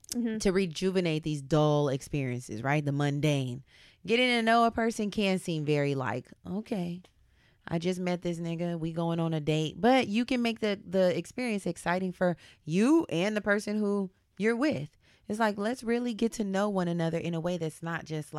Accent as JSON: {"language": "English", "region": "California", "country": "United States", "tie": "born or raised there", "said": "Because I grew up here in SoCal. You were in Newark, NorCal."}